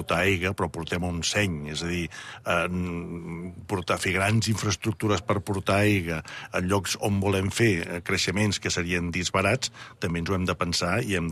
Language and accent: Catalan; Figueres, Catalonia, Spain; jo que sóc de Figueres